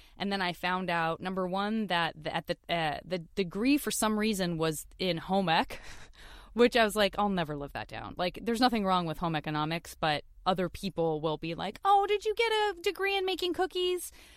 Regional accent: Tucson, Arizona, United States; Well, I am from Tucson, Arizona, and I went to public school my whole youth

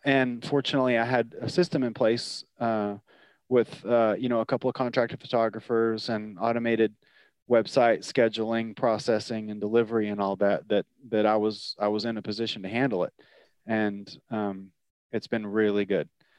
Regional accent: Texas, United States; And so I grew up in Texas, and in Texas, like if you're in Dallas, it's a thing to do to get a place out in the country, right?

